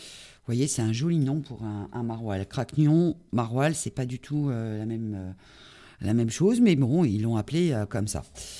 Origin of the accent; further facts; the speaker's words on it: Loos, Hauts-de-France, France; c'est un des plats de ma région, puisque je suis du Nord, Pas-de-Calais, et je suis née à Loos.